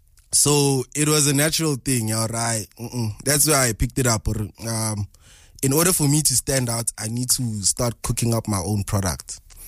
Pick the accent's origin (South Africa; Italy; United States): South Africa; Katlehong, Gauteng; I used to get gigs. I'm from Kukatlong.